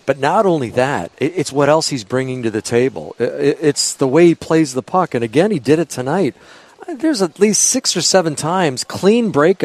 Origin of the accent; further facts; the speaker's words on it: Toronto, Ontario, Canada; I grew up in Toronto watching the late, great Johnny Bauer.